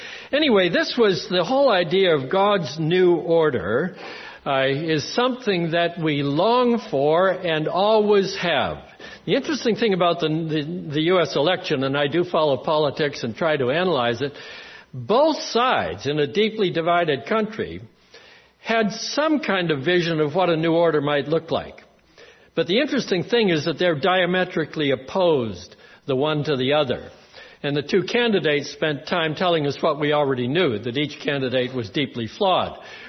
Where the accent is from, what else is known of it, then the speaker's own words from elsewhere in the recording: New England, United States; I grew up in New England, where we had all of our relatives were in Canada when I was a kid.